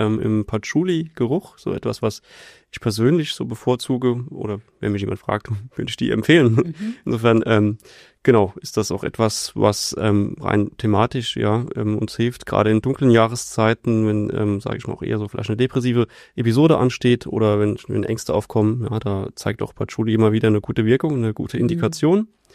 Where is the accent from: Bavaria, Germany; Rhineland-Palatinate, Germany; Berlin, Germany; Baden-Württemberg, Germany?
Rhineland-Palatinate, Germany; Das mögen wir als Pfälzer ja besonders.